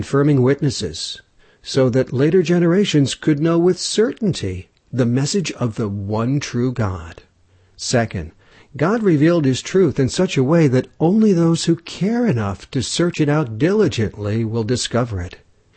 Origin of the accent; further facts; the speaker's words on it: California, United States; As a boy growing up in California, I had a small dog.